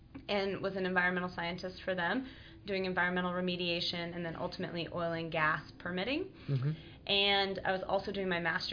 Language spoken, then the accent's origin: English; Colorado, United States; now in Alaska, United States; And I was born and raised in Colorado and went to Colorado State University.